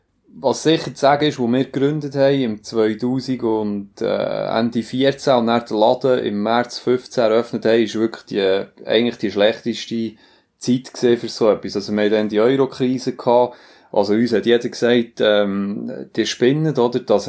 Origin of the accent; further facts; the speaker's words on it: Solothurn, Switzerland; Für uns war klar, Solothurn als Homebase zu starten, weil wir sind hier verankert, wir sind alle aus Solothurn.